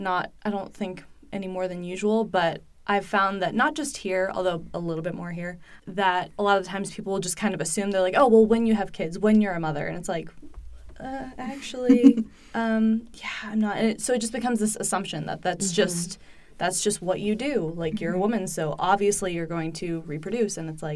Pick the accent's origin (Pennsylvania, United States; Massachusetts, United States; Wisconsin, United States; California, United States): Massachusetts, United States; moved away; also born or lived in New York / Georgia; Because I grew up in Massachusetts. I also lived in New York. I also lived in Georgia. And now I'm here in Utah.